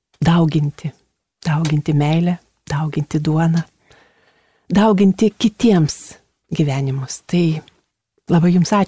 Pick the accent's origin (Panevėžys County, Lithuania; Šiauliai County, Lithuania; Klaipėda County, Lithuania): Panevėžys County, Lithuania; Joniškėlis; born there; aš gimiau kartu tame Joniškėlyje